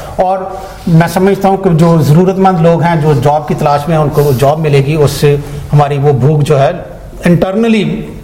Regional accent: Lahore, Punjab, Pakistan; جب ہم چھوٹے تھے یا پیچھے سے آج سے 15 سال 10 سال پیچھے لے جائیں, تو وہ جو ہمارے علاقے میں لاہور میں جس علاقے میں ہم رہتے تھے

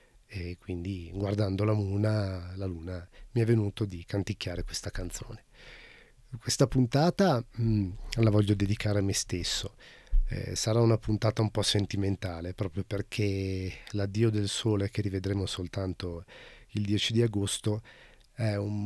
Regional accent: Liguria, Italy; Parlo della mia terra, della Liguria. Sono nato qui.

